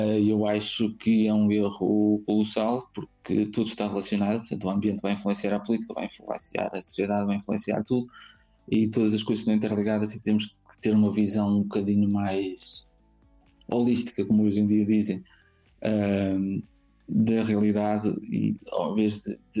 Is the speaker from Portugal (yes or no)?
yes; Portugal; eu uso obviamente mais português, porque sou português